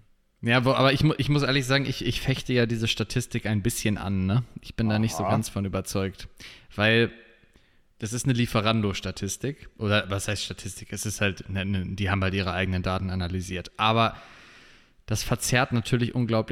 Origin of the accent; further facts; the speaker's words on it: Garbsen, Lower Saxony, Germany; da wo ich herkomme, in Garbsen bei Hannover, bei Hamburg